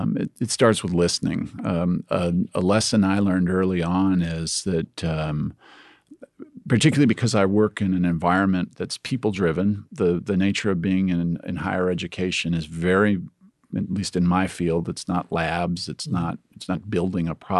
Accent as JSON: {"language": "English", "region": "Indiana", "country": "United States", "tie": "born or raised there", "said": "I grew up in Indiana and worked obviously extensively now in Ohio"}